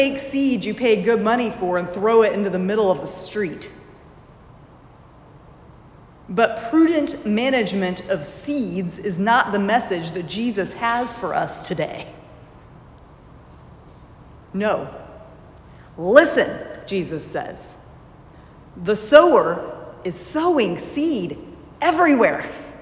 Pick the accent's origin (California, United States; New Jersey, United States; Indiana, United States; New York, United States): Indiana, United States; Franklin; many of you know that I grew up in Franklin, Indiana. This is now solidly a suburb of Indianapolis